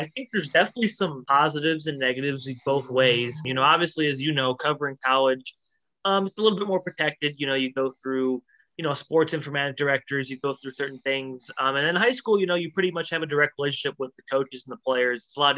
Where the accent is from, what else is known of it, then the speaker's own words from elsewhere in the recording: Crown Point, Indiana, United States; You know, I grew up in Northwest Indiana and Crown Point.